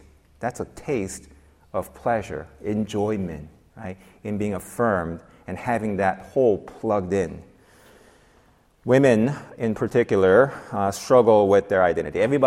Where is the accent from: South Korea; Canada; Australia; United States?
South Korea; Growing up in South Korea, summers are brutal, right? I'm back in the 70s, right?